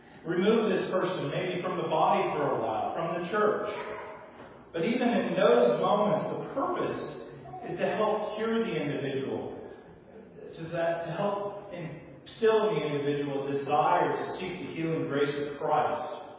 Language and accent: English; California, United States; because we're from California, and we still have to use the lingo, even though we're former Californians